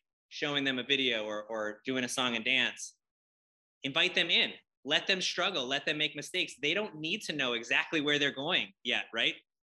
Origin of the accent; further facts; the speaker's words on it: Hawaii, United States; I'm not Hawaiian, but I was born and raised here, but that's important.